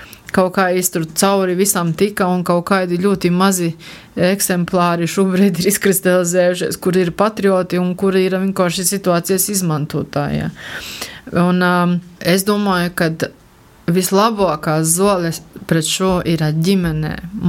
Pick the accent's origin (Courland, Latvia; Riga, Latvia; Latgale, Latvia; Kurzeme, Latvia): Latgale, Latvia; es esmu uzauguši pīrobežā, ir Latgaļi, ir skatījusies tos pašus raidījumus, ir tie paši krīvu kanāli mums te bija